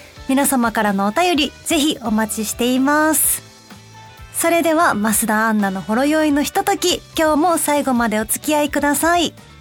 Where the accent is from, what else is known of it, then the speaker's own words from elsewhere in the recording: Kansai, Japan; 私関西出身なので